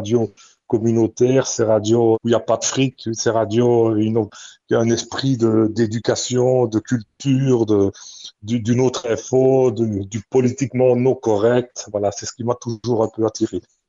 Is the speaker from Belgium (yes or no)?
yes; Belgium; moved away; Donc je suis belge et j'ai quitté la Belgique en 1981.